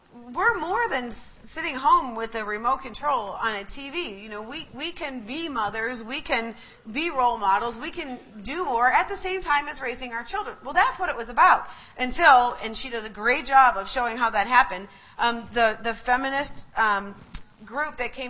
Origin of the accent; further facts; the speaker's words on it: Maple Heights, Ohio, United States; we grew up in Maple Heights.